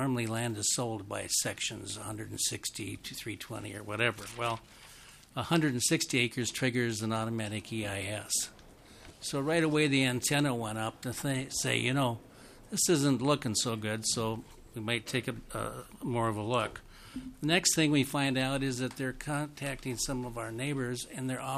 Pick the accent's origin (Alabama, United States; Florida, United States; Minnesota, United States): Minnesota, United States; Frontenac; I'm from Frontenac, Minnesota, and I'm a board supervisor for Florence Township.